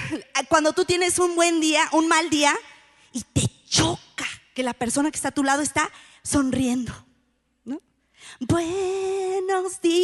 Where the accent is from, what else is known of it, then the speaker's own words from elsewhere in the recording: Oaxaca, Mexico; como buen oaxaqueño ha sido al andador turístico